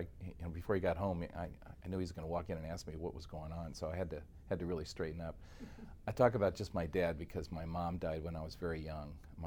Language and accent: English; Bismarck, North Dakota, United States; also born or lived in Iowa / Minneapolis; I was born in 1949 in Iowa, and we moved shortly thereafter to the Twin Cities, Minneapolis, St. Paul, and then again, 2-3 years later, up to Bismarck, North Dakota.